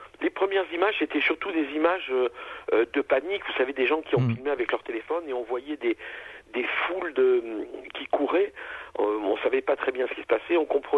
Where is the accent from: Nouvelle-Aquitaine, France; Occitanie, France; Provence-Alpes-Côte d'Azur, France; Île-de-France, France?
Provence-Alpes-Côte d'Azur, France; Nice; Oui, je suis de Nice, donc j'ai passé toute mon enfance.